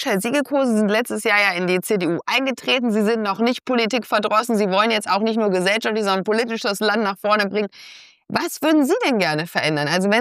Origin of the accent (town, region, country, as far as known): Germany